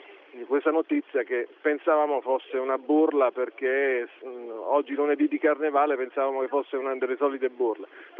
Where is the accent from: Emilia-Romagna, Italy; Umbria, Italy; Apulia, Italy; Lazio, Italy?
Apulia, Italy; Taranto; vengo da Taranto.